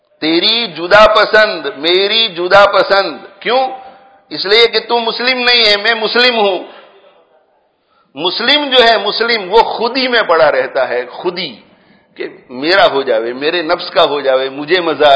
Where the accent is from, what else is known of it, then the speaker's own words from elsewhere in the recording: India; ہم انڈیا سے تعلق رکھتے ہیں تو انڈیا کی حالت میں روتے رہتے ہیں